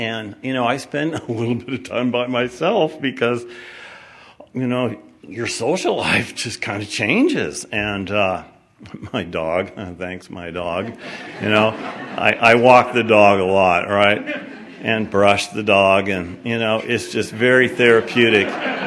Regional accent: Portland, Oregon, United States; from Portland, Oregon. We got a great group in Portland.

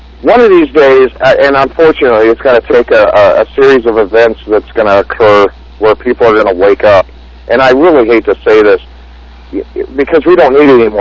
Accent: Chandler, Arizona, United States; as a son of Arizona, I was born and raised in Chandler.

